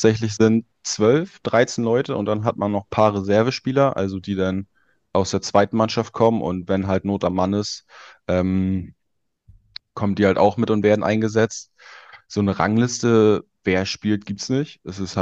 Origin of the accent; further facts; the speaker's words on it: Güstrow, Mecklenburg-Vorpommern, Germany; Also tatsächlich habe ich in Güstrow, da wo ich herkomme